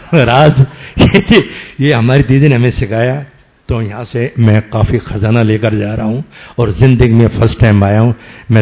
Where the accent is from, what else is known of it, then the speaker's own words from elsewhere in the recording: Delhi, India; और मैं दिल्ली का रहने वाला हूँ